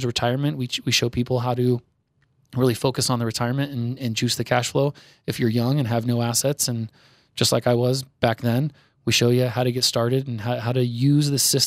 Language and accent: English; Sacramento, California, United States; I grew up in Sacramento, so there's a little town called Evergreen outside of Sacramento, Auburn to Sacramento, kind of like Evergreen is to Denver.